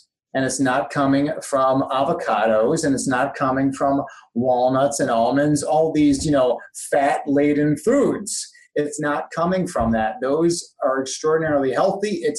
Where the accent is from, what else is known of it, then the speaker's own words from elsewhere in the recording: Illinois, United States; from my home state of Illinois, where the whole state is all growing soy